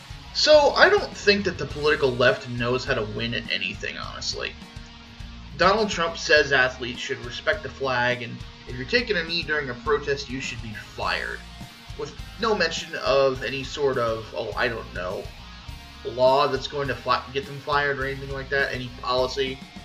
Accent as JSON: {"language": "English", "town": "Chicago", "region": "Illinois", "country": "United States", "said": "I mean, I'm from Chicago originally, and I'm a Bears fan"}